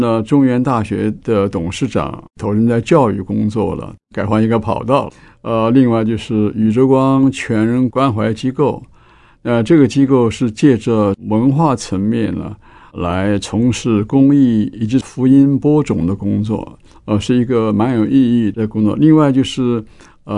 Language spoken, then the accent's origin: Chinese; Sichuan, China; also born or lived in Hebei; 当时我离开我老家是很小的时候，当时抗战，那么我们就离开了老家河北，到了四川。到四川以后呢，我在四川读中学，以至于后来读到大学啊，读了川大，读了一年多。